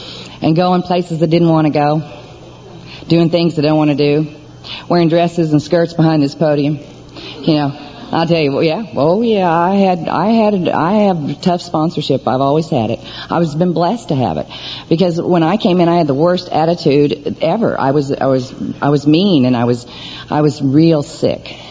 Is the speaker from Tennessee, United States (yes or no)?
no; Oklahoma City, Oklahoma, United States; born there; So I was born in Oklahoma. And I was born in Oklahoma City